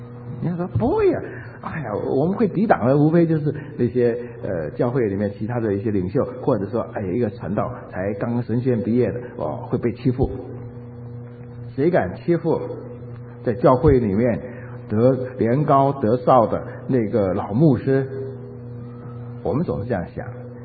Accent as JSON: {"language": "Chinese", "country": "China", "said": "我们中国人大概都是如此，世界上所有人都是这样子哈。"}